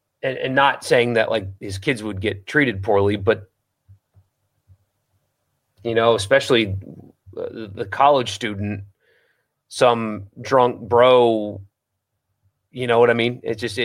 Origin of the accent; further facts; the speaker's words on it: South Carolina, United States; I know I'm from South Carolina. I didn't go there for a reason, though.